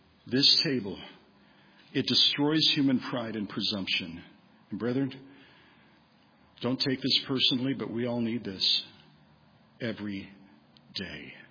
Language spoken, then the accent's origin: English; Redlands, California, United States; I came back to my hometown of Redlands